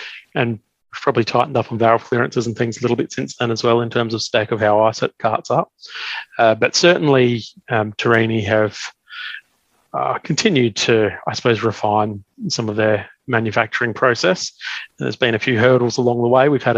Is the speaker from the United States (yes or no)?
no; Mildura, Victoria, Australia; I, as a young lad, I grew up in Mildura in Northwest Victoria.